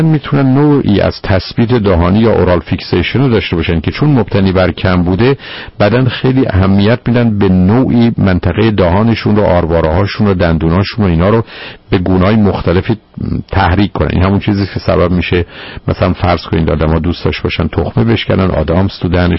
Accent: Iran; غالب ما ایرانیام

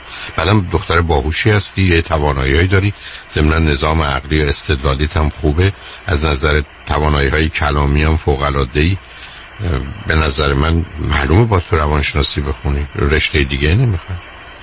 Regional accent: Iran; من یه ایرانی هستم

